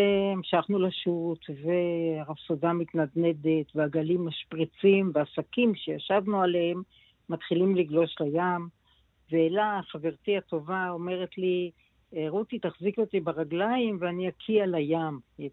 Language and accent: Hebrew; Hanita, Northern District, Israel; אנחנו היינו ילדים בתוך המלחמה הזאת. הגדולים, ילדים הגדולים של חניתה, בני שבע, בין 6.5 ל-8 הילדים היו.